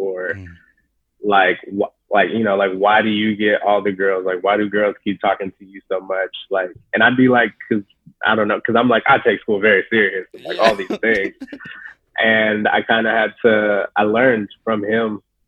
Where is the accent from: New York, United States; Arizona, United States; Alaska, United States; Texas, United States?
Arizona, United States; Phoenix; But I grew up in South Phoenix on the South Side